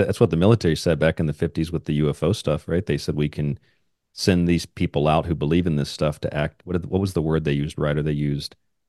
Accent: Florida, United States; I grew up in Florida. I've been through, I don't know how many dozens of hurricanes.

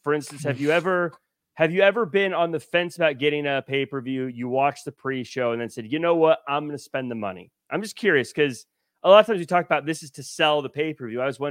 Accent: Tacoma, Washington, United States; I'm from Tacoma. In fact, I grew up in Parkland specifically. Representing the PKD of Parkland.

